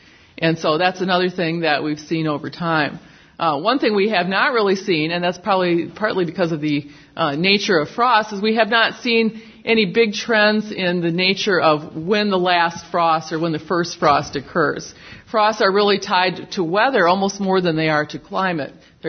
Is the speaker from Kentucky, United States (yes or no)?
no; Wisconsin, United States; accent: Wisconsin; now in Southeast US; I'm now in the Southeast, even though I sound like I'm from Wisconsin.